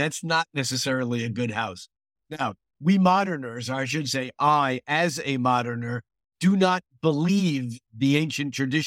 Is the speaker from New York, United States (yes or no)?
yes; New York, United States; moved away; I grew up in New York, and I moved across country basically to get away from my mom.